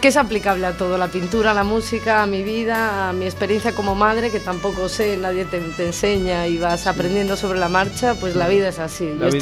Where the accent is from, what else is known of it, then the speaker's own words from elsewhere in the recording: Canary Islands, Spain; Vengo de Canarias.